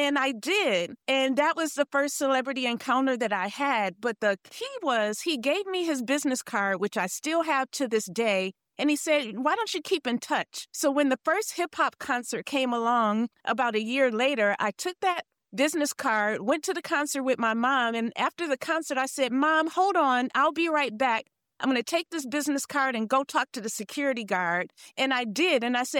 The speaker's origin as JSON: {"language": "English", "town": "Flint", "region": "Michigan", "country": "United States", "said": "So I'm from Flint, Michigan, and my favorite rappers … came to Flint, Michigan in 1982"}